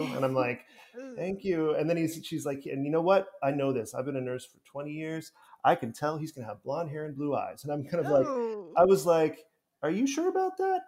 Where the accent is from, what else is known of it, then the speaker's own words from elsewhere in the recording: Ohio, United States; So I am, you know, I am just … from Ohio, wherever I go.